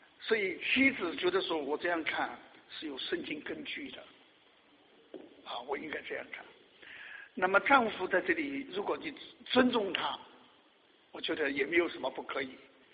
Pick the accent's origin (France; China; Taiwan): China; 我是大陆的